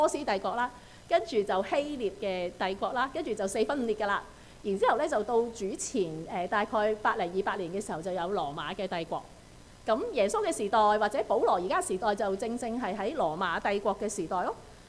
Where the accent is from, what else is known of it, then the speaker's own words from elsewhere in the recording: Hong Kong; 喺過去3年裏邊，我哋香港人咧好深嘅經歷嚇